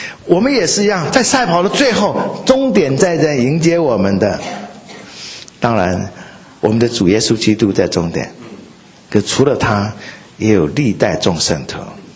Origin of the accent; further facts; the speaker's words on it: China; 还有呢，如果我们中国人哈，你看如果是远足啊郊游，你会带什么？